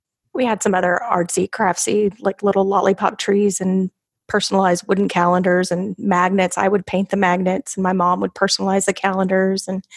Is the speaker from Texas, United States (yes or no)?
yes; Austin, Texas, United States; I was born and raised in Austin.